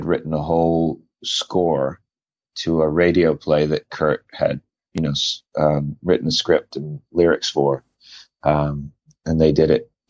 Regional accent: Montreal, Quebec, Canada; also born or lived in Italy; now in London, United Kingdom; When I finished school in Montreal, I was born in Italy.

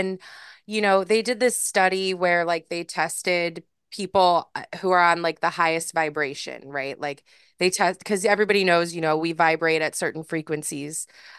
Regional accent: United States; I think in America in general, because I'm from America, you're also from the States.

